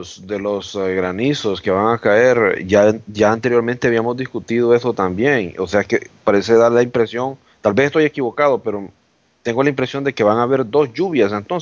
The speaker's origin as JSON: {"language": "Spanish", "country": "Honduras", "said": "De donde yo vengo, en Honduras, lo toman de una manera bien literal, hermano."}